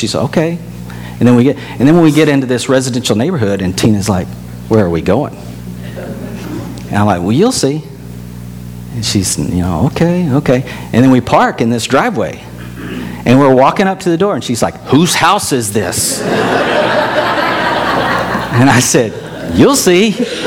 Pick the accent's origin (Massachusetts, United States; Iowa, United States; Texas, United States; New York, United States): Texas, United States; also born or lived in St. Louis, Missouri / Thailand / Minnesota; we grew up in Texas. We lived in St. Louis, Missouri for a year and a half. We went to Thailand for 5 years, went to Minnesota for almost 17, came back to Texas.